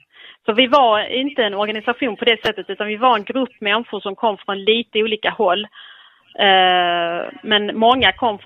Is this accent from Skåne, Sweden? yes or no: yes; Lund, Skåne, Sweden; jag är född 1973 och jag är uppväxt på landet utanför Lund i Skåne.